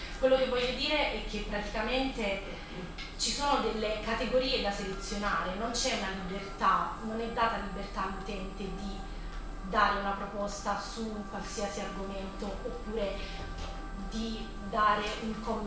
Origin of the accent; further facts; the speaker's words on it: Campania, Italy; nel mio caso era l'ex Campania, perché sono campana